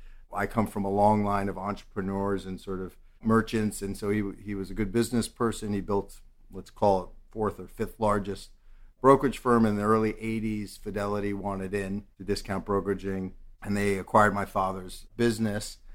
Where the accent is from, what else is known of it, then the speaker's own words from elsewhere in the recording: New York, United States; I'm a native New Yorker. I grew up on the Upper West Side